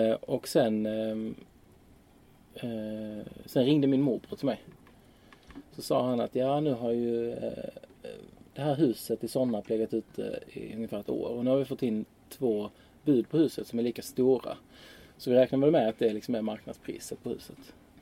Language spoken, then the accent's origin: Swedish; Skåne, Sweden; born there; Alltså jag tänker inte ens på att jag liksom inte har vuxit upp i Skåne.